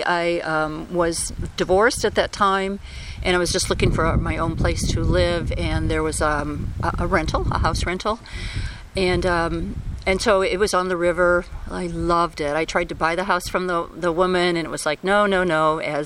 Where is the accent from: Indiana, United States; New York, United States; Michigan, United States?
Indiana, United States; Hobart; also born or lived in Gary; now in Indianapolis, United States; I was born in Gary, Indiana, but I basically I lived in Hobart until I was 18, Hobart, Indiana.